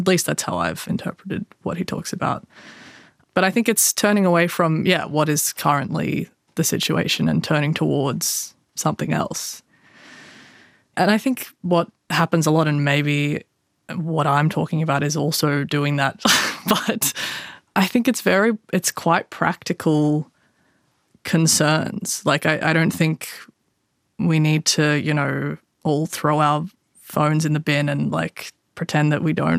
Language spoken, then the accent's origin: English; Orange, New South Wales, Australia; I'm writing a lot of stories about growing up in Orange, and, you know, I guess I want to write characters who are Indigenous